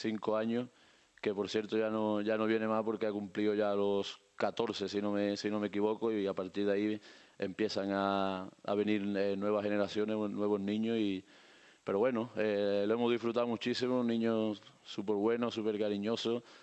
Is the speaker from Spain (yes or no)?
yes; Pedrera, Andalusia, Spain; Bueno, mi pueblo, que es Pedrera